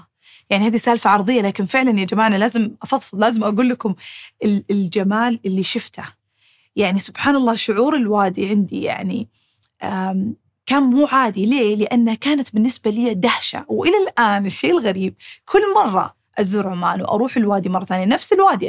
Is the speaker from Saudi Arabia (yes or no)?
yes; Al Bahah, Al Bahah Province, Saudi Arabia; أنا طبعا طفلة من الجنوب يعني من الباحة بشكل مخصوص، فيعني بنت الجبال يعني، ف تسلق الجبال عندي زي شرب الموية